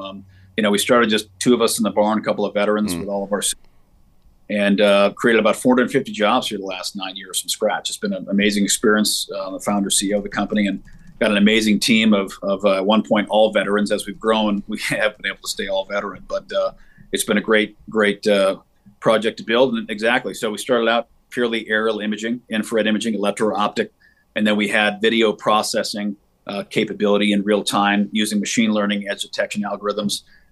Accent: Anoka, Minnesota, United States; No, I grew up in Minnesota originally.

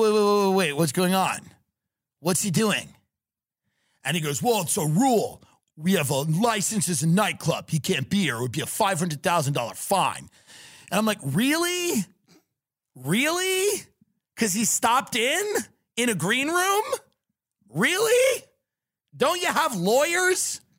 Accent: New York, United States; And New York, being from New York, again, I'm from New York.

